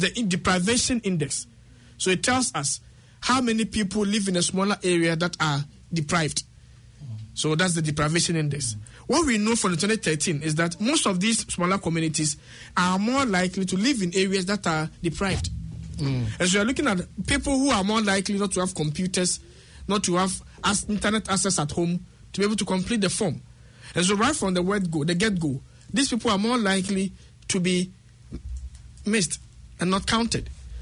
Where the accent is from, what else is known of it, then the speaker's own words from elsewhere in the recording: Ghana; English is a second language; now in New Zealand; My English is not great because I'm Ghanaian, I'm not a New Zealander.